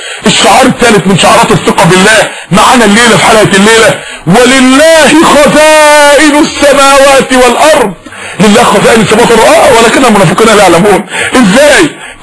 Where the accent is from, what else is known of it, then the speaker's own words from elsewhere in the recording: Mansoura, Dakahlia, Egypt; عندنا في المنصورة جالها سرطان فعلا بحقيقة